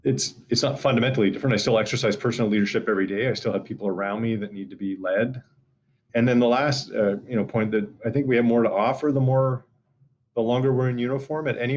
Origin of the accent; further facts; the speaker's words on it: Canada; And I think that's because we're Canadian.